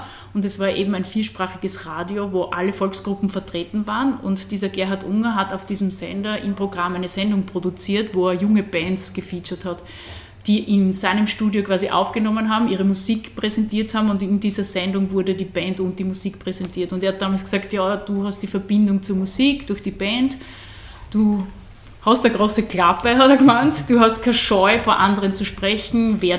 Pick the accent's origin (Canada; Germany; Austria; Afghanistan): Austria; Burgenland; weil das würde irgendwie nicht ins Burgenland passen. Also ich denke jetzt eher an meine Heimat.